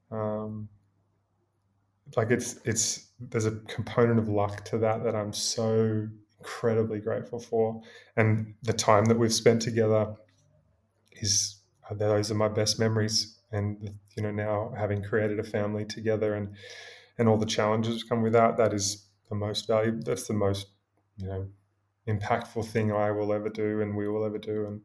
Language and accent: English; Queensland, Australia; now in United States; if I didn't feel at home growing up in Queensland, if I didn't feel like I could express myself, the second I got to the US, it felt like a great spiritual exhalation.